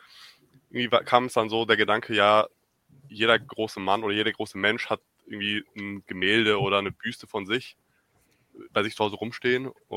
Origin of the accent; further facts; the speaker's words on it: Greece; weil, naja, ich als Grieche kann ja Marmor sehr gut, Marmorstatuen immer.